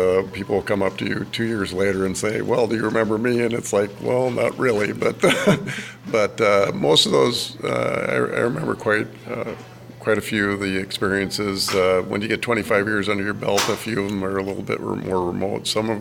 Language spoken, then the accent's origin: English; Lamar, Colorado, United States; This is my hometown. They needed a doctor, and so I was coming back.